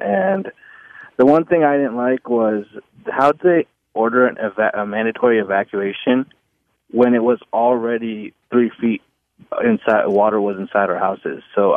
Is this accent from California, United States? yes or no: no; Clear Lake, Texas, United States; Hey, real quick, I'm from Clear Lake, but we have some rental investment properties down in Dickinson, about four houses.